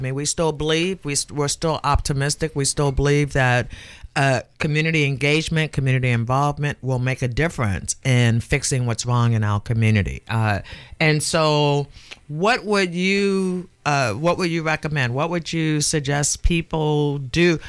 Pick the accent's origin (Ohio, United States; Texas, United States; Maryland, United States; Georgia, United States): Maryland, United States; Baltimore; I'm from Baltimore, so I kind of feel the same way about Baltimore Police Bureau.